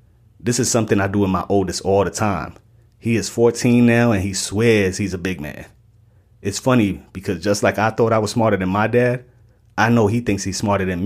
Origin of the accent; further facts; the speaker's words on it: New York City, New York, United States; I'm from the South Bronx, and how I dad? Well, that might not be the same as someone from the suburbs of Wisconsin